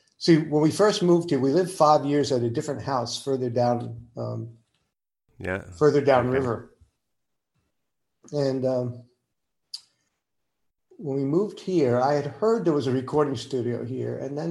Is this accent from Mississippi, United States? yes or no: no; New Jersey, United States; I grew up in New Jersey.